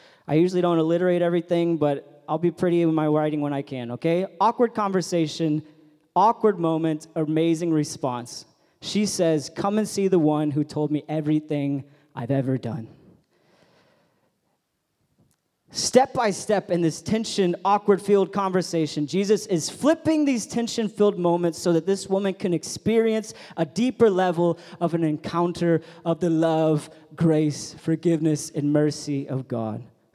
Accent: Detroit, Michigan, United States; now in United Kingdom; I'm from Detroit, which means that I'm not posh, I'm not classy, I'm not cultured. So just bring your expectations down real low, okay? Cool? As an American living in the UK for a little bit

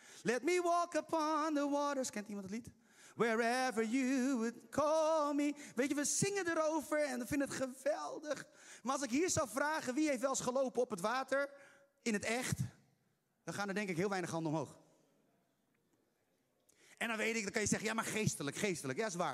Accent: Haarlem, North Holland, Netherlands; Ik kom uit Haarlem

